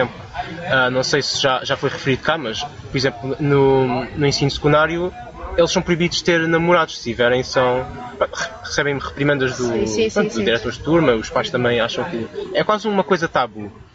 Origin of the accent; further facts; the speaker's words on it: Macau; now in Beijing, China; Eu sou originário de Macau. Na altura ainda era português, mas é uma província na China.